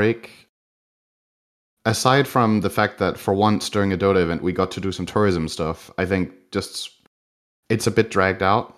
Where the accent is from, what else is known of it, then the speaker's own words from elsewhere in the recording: North Denmark Region, Denmark; I am from Northern Jutland, and this is in Copenhagen, so it's about as far from where I live as possible, but I still know the city quite well.